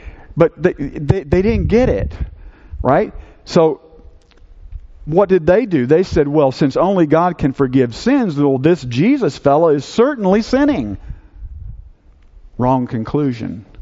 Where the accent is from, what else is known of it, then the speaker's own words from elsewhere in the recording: Texas, United States; And, you know, I love being a Texan. There are just some things about being a Texan that just make it better than anything else. We have all these wonderful sayings in Texas.